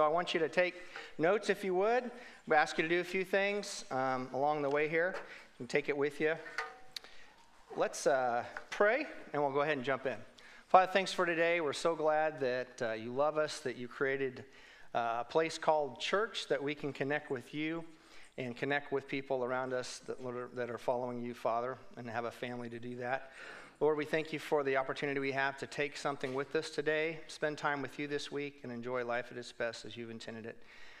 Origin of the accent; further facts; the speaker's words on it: Wichita, Kansas, United States; I'm from Wichita, grew up there. My dad worked there forever.